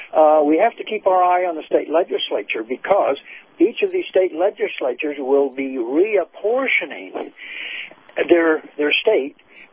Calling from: Florida, United States; up in North Florida.

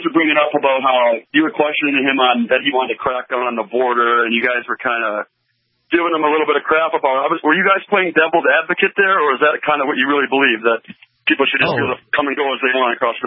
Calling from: Green Bay, Wisconsin, United States; Green Bay, Wisconsin.

